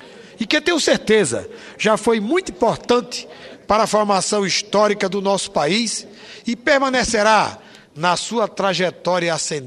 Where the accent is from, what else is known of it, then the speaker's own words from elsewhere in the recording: Rio Grande do Norte, Brazil; do Rio Grande do Norte. Essa data que registro com orgulho pela importância do meu estado, do povo da minha terra